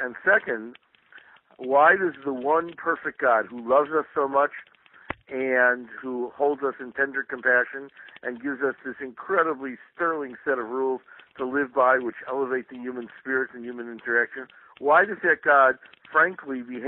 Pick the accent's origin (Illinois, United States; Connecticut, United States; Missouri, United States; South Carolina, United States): Illinois, United States; Chicago; Well, I grew up in Chicago.